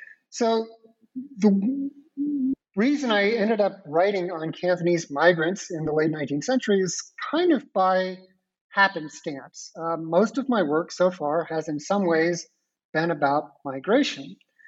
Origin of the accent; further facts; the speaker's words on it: Dallas, Texas, United States; moved away as an adult; now in Hong Kong; Growing up in Dallas, Texas, with parents and ancestors in business or in law, does not seem like I should have gone on to become a professional historian of Qing China, living and working in Hong Kong as I am.